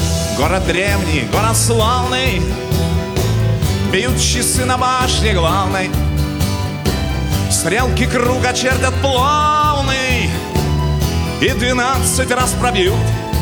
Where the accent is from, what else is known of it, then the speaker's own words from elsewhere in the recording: Yekaterinburg, Sverdlovsk Oblast, Russia; мой родной город Екатеринбург, город, в котором я живу